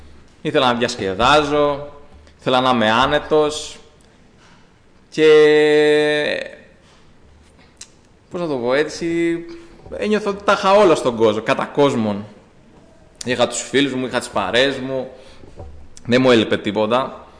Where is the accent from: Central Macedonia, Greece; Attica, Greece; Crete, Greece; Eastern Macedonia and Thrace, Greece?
Eastern Macedonia and Thrace, Greece; Alexandroupoli; Εγώ, αδέρφια, γεννήθηκα στην Αλεξανδρούπολη, όπως πολύ γνωρίζετε. Εκεί μεγάλωσα.